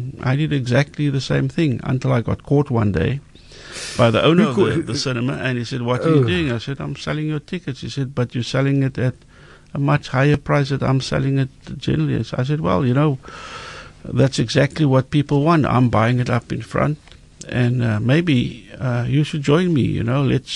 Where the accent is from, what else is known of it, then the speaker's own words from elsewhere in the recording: Cape Town, Western Cape, South Africa; born there; I was born in District 6 in a street called St. Philip Street.